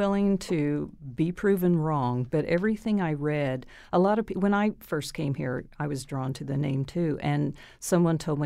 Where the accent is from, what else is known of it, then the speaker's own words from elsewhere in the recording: Missouri, United States; two-story pigeon roosts in my hometown. And I was always drawn to those buildings because I always wondered what went on there.